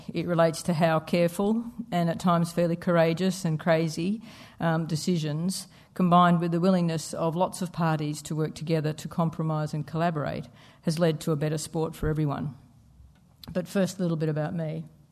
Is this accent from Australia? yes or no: yes; Cooma, New South Wales, Australia; also born or lived in Talbingo; But we grew up in Cooma, Kankoban and Talbingo, and if you know the Snowy Mountains area, it's absolutely beautiful country and a great experience.